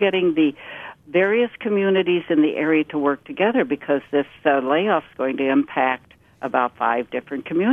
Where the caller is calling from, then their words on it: Wisconsin Rapids, Wisconsin, United States; I'm calling from Wisconsin Rapids, and we have, of course, a downturn with the paper industries up here.